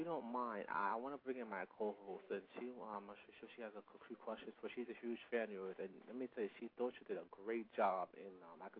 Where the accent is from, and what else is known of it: New Jersey, United States